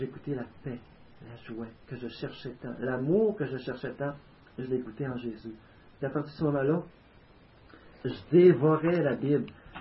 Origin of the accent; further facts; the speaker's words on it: Quebec, Canada; Moi, je viens de la Beauce, c'est une place très prospère au Québec.